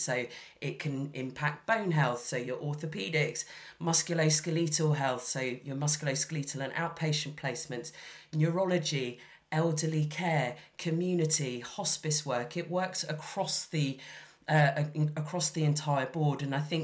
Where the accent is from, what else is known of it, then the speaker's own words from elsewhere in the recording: Hong Kong; I grew up in Hong Kong, and I was hoping that one day to be able to work in Hong Kong.